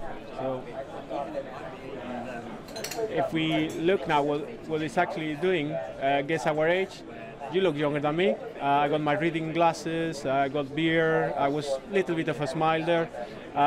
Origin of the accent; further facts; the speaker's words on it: Spain; now in United Kingdom; I'm originally from Spain, but living in the UK, so I help with the communities there whenever I have some spare time.